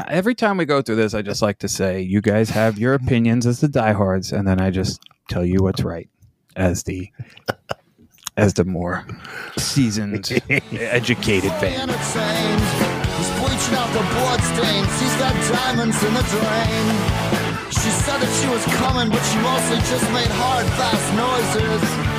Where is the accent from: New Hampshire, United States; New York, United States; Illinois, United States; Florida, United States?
New York, United States; Because I'm from New York, and who cares about Mass?